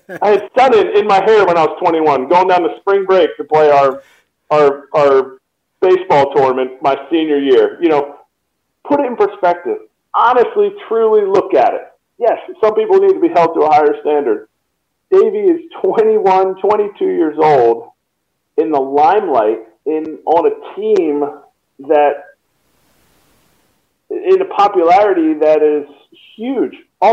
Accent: Telford, Pennsylvania, United States; even if there was a big league team in my hometown of Telford, Pennsylvania

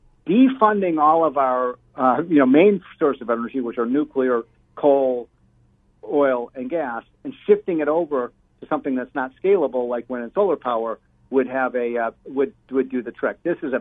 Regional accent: Chicago, Illinois, United States; I'm from Chicago, Seth.

